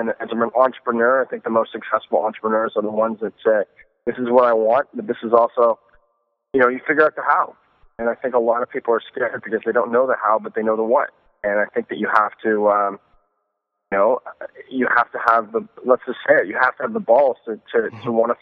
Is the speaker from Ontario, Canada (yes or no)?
yes; Ottawa, Ontario, Canada; I'm originally from Ottawa, Canada, the nation's capital in the beautiful heartland of Canada. I grew up in a middle-class family and, around a lot of political sort of figures, which was, very interesting. My father worked in the government